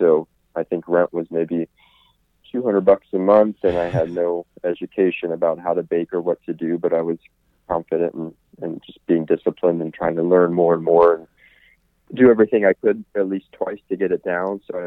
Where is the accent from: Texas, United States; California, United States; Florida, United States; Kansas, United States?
California, United States; Redondo Beach; where I grew up in Redondo Beach was just an incredible kind of a cultural hot pot of different people.